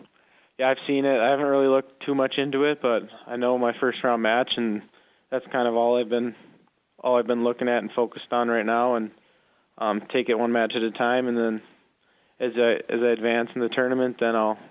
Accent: North Dakota, United States; I love representing NDSU and in my hometown, and all the support I've had growing up in high school is kind of carried over into college

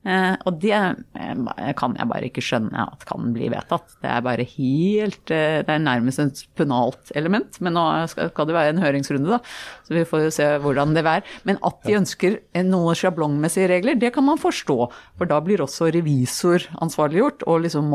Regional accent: Bærum, Akershus, Norway; Min far fransk-marokkansk-jødisk. Min mor veldig reiselysten. Vi vokste opp I Bærum.

